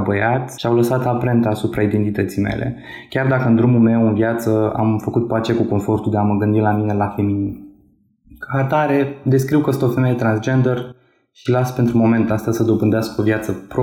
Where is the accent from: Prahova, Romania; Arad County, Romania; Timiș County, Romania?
Prahova, Romania; Cineva care aude că sunt din Prahova ar putea să înțeleagă că bun, înseamnă că ești un șofer prost.